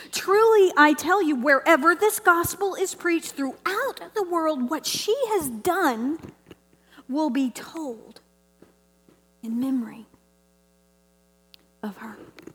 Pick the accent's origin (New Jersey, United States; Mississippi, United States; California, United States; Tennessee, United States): Tennessee, United States; I mean, she was from Georgia, and I was from Tennessee, you know.